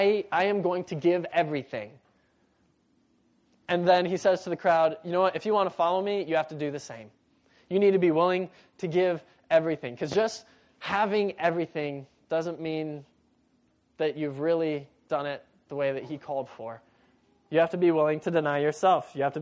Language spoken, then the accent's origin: English; United States; I'm an American. And as a little boy, I think a lot of American little boys want to be a cowboy.